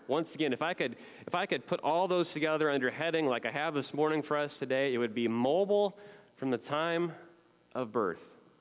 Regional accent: Nebraska, United States; For those of you who haven't heard these stories before, I grew up in Nebraska and then went to the University of Nebraska, so I'm a Cornhusker.

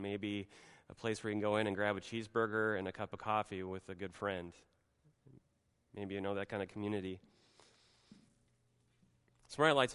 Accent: Nebraska, United States; opportunity to travel back to my home state of Nebraska, and with a little bit of extra time to spare and trying to dodge some of the work that dad and mom might have me do on the farm

